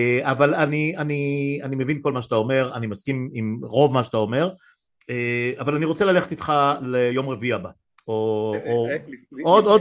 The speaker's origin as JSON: {"language": "Hebrew", "town": "Afula", "region": "Northern District", "country": "Israel", "tie": "born or raised there", "said": "אני בא ממקום לא, אתה יודע, לא צפון תל אביב, גדלתי באפולה"}